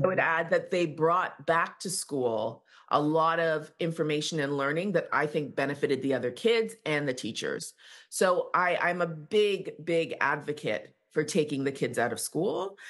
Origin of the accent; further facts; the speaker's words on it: Canada; born there; Like she was like, you were born here. This is your country. We are now Canadian citizens. We need to know this country.